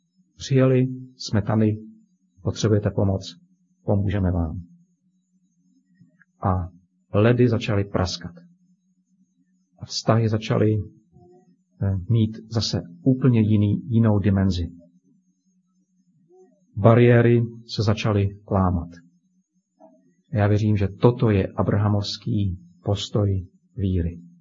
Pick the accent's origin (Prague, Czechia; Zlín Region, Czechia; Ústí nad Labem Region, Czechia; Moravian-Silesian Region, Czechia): Moravian-Silesian Region, Czechia; Pocházím z Těšínska, to víte